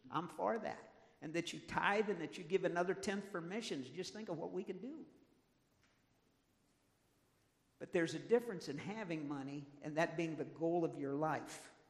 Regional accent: St. Louis, Missouri, United States; I grew up in St. Louis, Missouri, in the suburbs there.

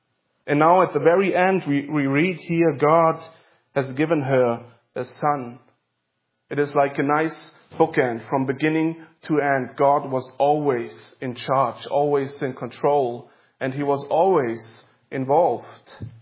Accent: United States; and being an American, you know that people immigrate into another country for one simple reason, and that is to have a better life.

